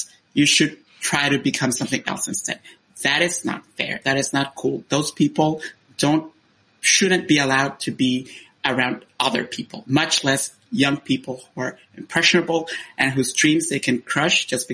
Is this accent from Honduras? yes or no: yes; Honduras; born or raised there; moved away as an adult